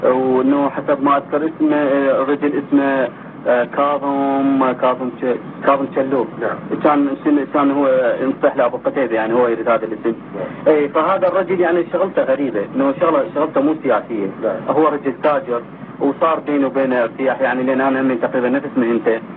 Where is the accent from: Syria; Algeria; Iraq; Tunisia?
Iraq; now in United States; لكن أنا قرار خروج من العراق مو بس على مود نفسي، على مود أطفالي أمين وعائلتي